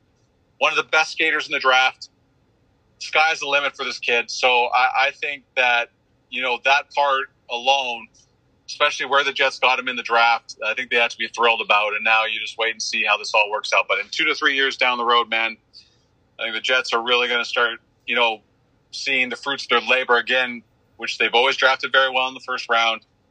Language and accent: English; Calgary, Alberta, Canada; I grew up in Calgary, never understood that flaming horse on the front.